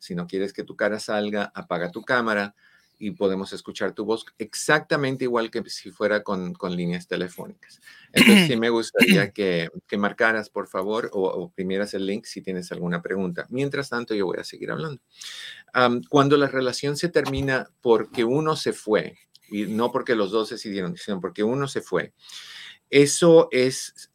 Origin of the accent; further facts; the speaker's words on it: Santiago de Cuba, Cuba; now in Los Angeles, United States; soy de Santiago de Cuba, no soy de Santiago de Chile.